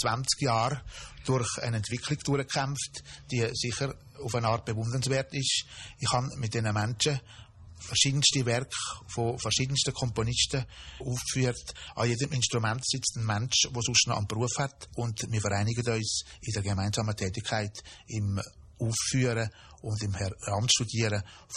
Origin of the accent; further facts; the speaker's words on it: Switzerland; als Schweizer habe ich eine ganz grosse Vorliebe zum Liedwerk